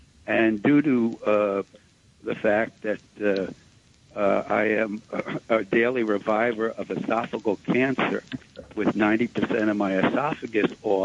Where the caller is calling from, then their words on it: Ithaca, New York, United States; That's why I'm calling now from Ithaca, New York.